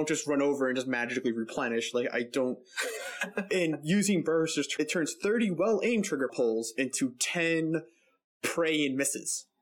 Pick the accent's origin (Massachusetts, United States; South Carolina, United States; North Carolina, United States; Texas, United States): Massachusetts, United States; Boston; I'm from Boston. Like, are there hunters there?